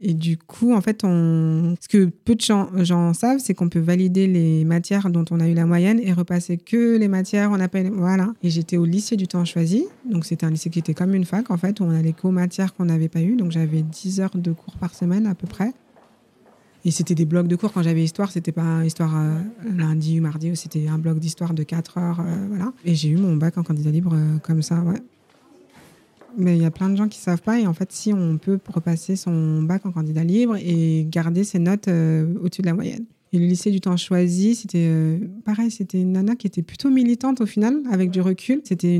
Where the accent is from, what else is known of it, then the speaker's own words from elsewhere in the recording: France; accent: French; Donc mon accent anglais est très français, en fait.